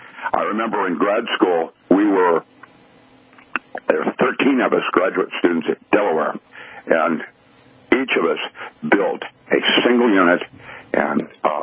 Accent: Philippines; That's why I grew up in the Philippines.

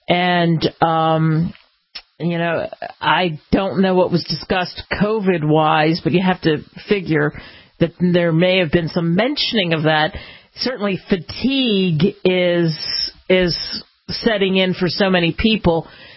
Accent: United States; I love this country. I love being an American. I've lived in other places, and I feel like I'm a citizen of the world, and I feel proud to be an American

